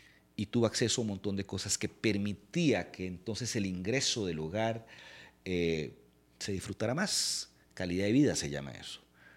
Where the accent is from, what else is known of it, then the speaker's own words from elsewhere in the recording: Purral, San José, Costa Rica; y yo soy de Purral.